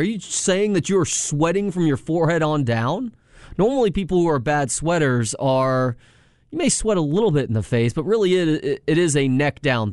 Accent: Dallas, Texas, United States; But I've also been going to the state fair since I was a kid, it being up in Dallas, did my growing up in the Metroplex.

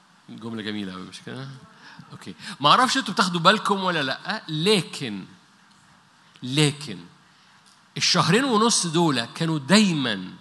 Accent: Upper Egypt, Egypt; نو أنا صعيدي وبقول نو

